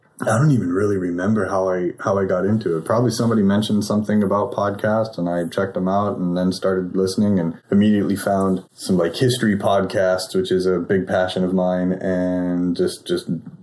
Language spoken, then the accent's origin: English; San Diego, California, United States; I grew up in San Diego. Everybody surfs.